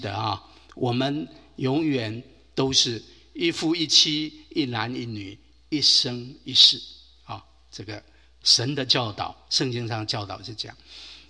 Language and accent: Chinese; China; 这个对我们中国人的父母比较受不了啊